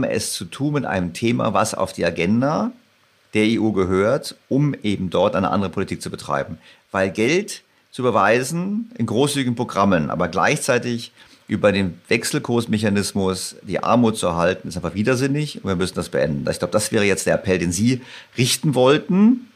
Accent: Berlin, Germany; gerade ich als Berliner, war natürlich total überrascht darüber, dass es so ist.

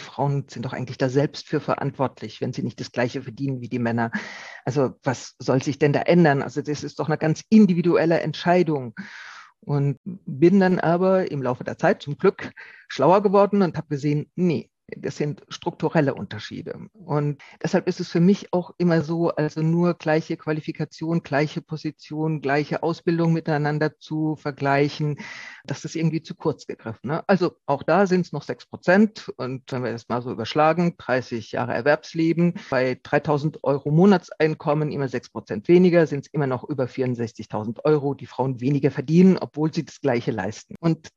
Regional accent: Rhineland-Palatinate, Germany; Ich komme ja aus der Pfalz, wo es viele Wingert gibt und wo es zur Herbstzeit immer darum geht, den Winzern und Winzerinnen bei der Weinlese zu helfen.

